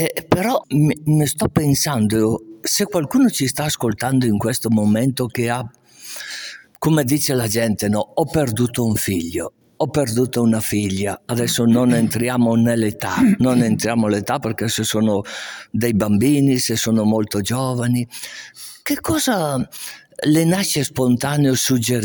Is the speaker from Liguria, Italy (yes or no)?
no; Castenedolo, Lombardy, Italy; mentre andavo al cimitero del mio paese, Castenedolo